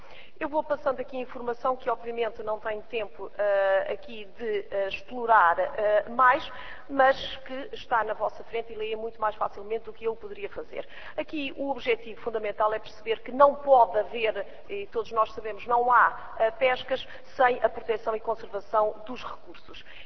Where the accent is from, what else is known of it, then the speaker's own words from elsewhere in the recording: Portugal; enquanto portuguesa